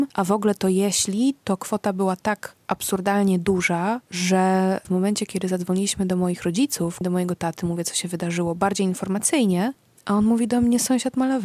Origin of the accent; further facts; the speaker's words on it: Słupsk, Pomeranian Voivodeship, Poland; Ja jestem z nadmorza, bo ja jestem ze Słupska, w związku z czym ja wychowałam się nad polskim morzem.